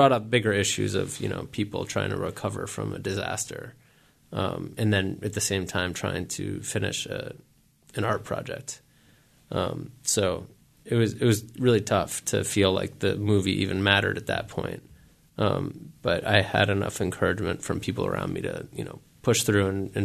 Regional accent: New York City, New York, United States; as a New Yorker who rides the subway regularly

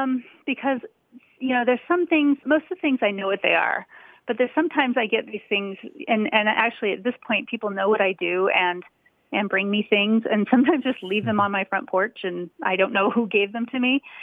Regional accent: Salt Lake City, Utah, United States; moved away as an adult; also born or lived in Idaho / Washington, D.C.; now in Colorado, United States; We lived in Washington, D.C. before this, but I was born in Idaho, and I grew up in Salt Lake City, Utah.

